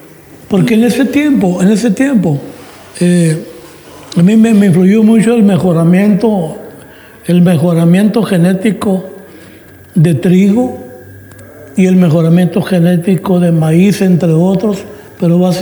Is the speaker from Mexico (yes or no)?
yes; Pueblo Yaqui, Sonora, Mexico; yo soy originario de aquí, del Valle del Yaqui. Aquí nací yo, en Pueblo Yaqui, Sonora, en 1952, así. Y yo llegué a Chapingo en 1969